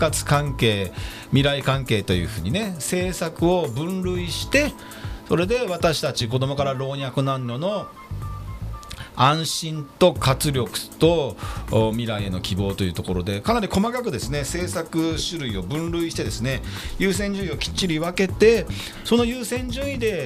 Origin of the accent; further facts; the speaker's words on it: Yokohama, Kanagawa, Japan; 私横浜鶴見区出身